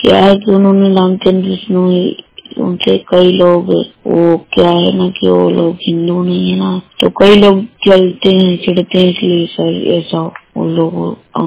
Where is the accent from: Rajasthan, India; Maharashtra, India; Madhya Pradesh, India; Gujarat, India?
Madhya Pradesh, India; और मैं सतना जिले से हूँ